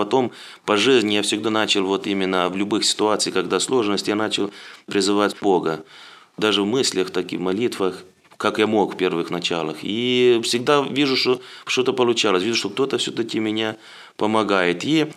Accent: Zhabka, Florești District, Moldova; я родом из Молдавии, буквально 3 километра отсюда, с молдавской стороны. Там монастырь, село Жабка.

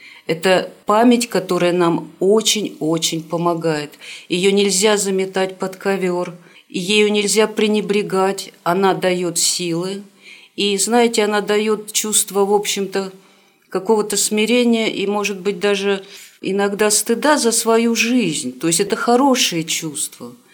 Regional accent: Vorkuta, Komi Republic, Russia; Я родилась в Воркуте.

